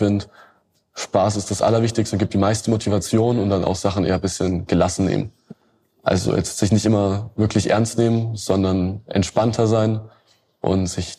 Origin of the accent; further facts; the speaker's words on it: Bavaria, Germany; Ich komme aus dem Norden von Bayern. Kleine Kleinstadt, also aus dem Oberfranken, Neile heißt.